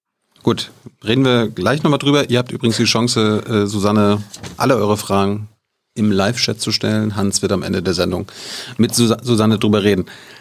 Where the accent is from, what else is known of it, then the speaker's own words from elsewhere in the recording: Malchin, Mecklenburg-Vorpommern, Germany; Ich komme aus Malchi.